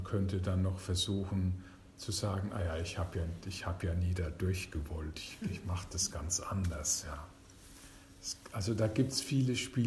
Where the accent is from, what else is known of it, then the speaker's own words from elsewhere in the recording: Rhineland-Palatinate, Germany; Ich bin in der Pfalz aufgewachsen und da ist die französische Grenze nicht weit weg